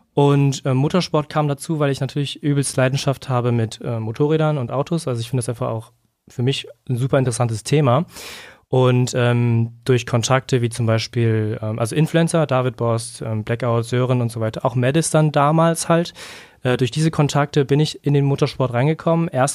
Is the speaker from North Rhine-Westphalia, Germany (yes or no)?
yes; North Rhine-Westphalia, Germany; ich komme halt aus NRW